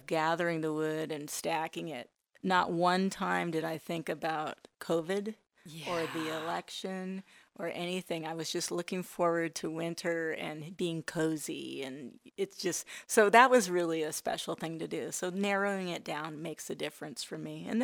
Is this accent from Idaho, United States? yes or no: yes; Sandpoint, Idaho, United States; I grew up in Sandpoint, and I remember as a family, we'd go out and we'd get firewood